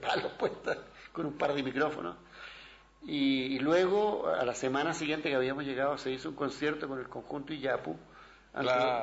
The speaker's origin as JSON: {"language": "Spanish", "country": "Chile", "said": "yo soy un chileno que vive en el exilio"}